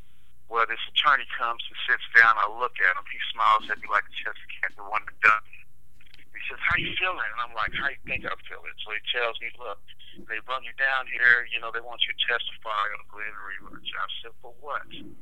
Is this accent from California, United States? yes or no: yes; Los Angeles, California, United States; You know, I grew up in Los Angeles.